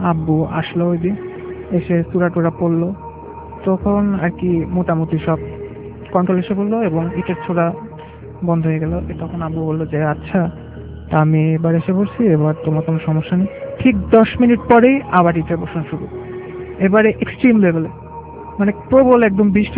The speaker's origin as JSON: {"language": "Bangla", "town": "Dhaka", "region": "Dhaka Division", "country": "Bangladesh", "said": "লালবাগ থেকে আসছি।"}